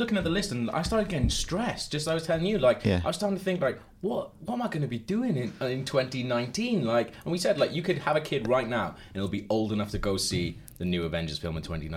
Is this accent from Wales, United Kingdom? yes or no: yes; Wales, United Kingdom; I'm Welsh